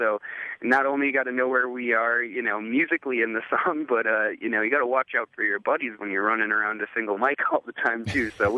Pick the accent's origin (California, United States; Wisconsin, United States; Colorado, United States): Wisconsin, United States; especially in my hometown stretch there between St. Croix Falls and down to Osceola